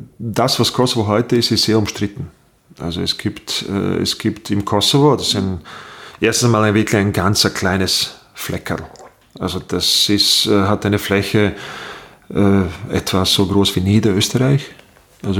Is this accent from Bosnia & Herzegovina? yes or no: yes; Bosnia & Herzegovina; now in Austria; Ich komme aus Bosnien, bin 93, vor langer, langer Zeit, nach Österreich gekommen. Als Kriegsflüchtling, war dann zeitlang in Treskirchen und bin dann ins Burgenland